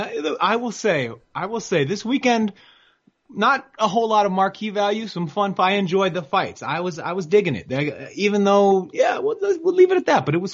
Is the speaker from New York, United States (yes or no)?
yes; New York City, New York, United States; born there; That's why I was born in New York City.